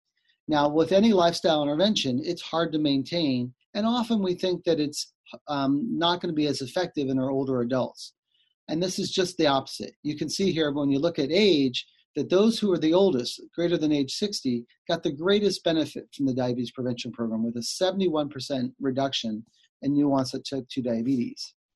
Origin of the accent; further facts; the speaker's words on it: California, United States; and I'm from California, so California Medi-Cal will cover this next year.